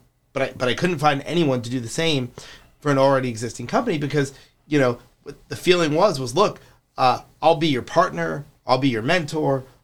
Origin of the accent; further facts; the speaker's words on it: Kansas City, United States; also born or lived in Oklahoma; I grew up in Kansas City. I lived in Oklahoma for a little bit.